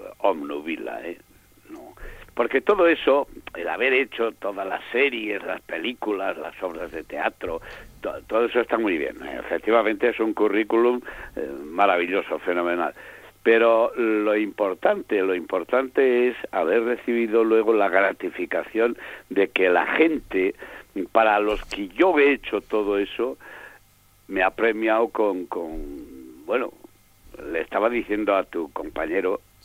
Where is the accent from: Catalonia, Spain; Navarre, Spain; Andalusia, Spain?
Navarre, Spain; Yo, más que torero y más que todo, soy navarro.